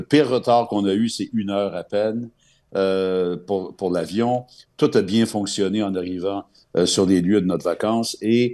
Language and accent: French; Quebec, Canada